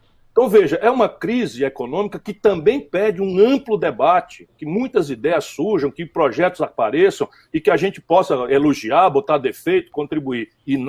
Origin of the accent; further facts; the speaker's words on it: Pindamonhangaba, São Paulo, Brazil; born there; eu nasci em Pindamonhangaba, né, no interior de São Paulo, Vale do Paraíba, e peguei o pau de arara no caminhão inverso, né? Meu pai cearense, minha mãe paulista.